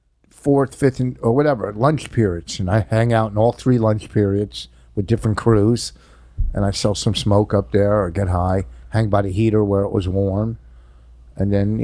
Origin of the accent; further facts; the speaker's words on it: East Coast, United States; You could tell I was from the East Coast because I'm sitting on the beach with fucking jeans and a fucking T-shirt.